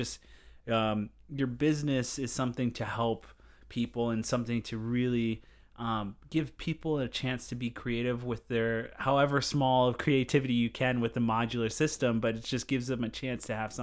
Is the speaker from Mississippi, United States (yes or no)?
no; Allentown, Pennsylvania, United States; I think I've heard of that. I grew up in Allentown.